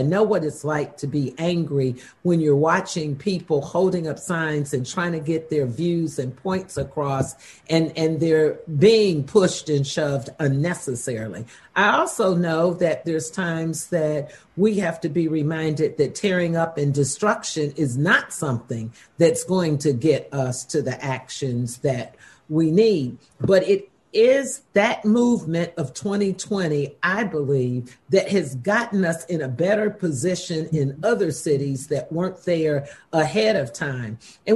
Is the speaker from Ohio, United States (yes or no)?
yes; Ohio, United States; and I'm from Ohio, we had one of the highest infant mortality rates in the country.